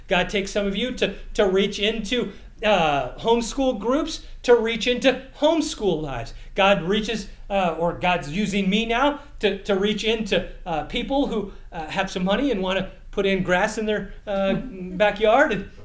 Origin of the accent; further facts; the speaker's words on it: Canada; I grew up in Canada.